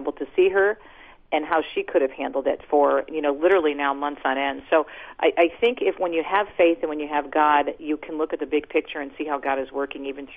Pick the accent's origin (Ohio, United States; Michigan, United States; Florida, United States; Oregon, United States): Michigan, United States; my mom lived in a beautiful assisted living facility in my home state here in Michigan, a lovely place